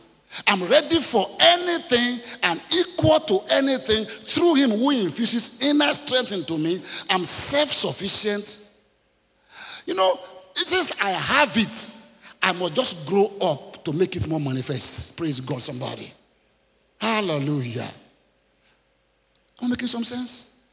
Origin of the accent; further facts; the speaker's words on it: Nigeria; I'm a Nigerian too.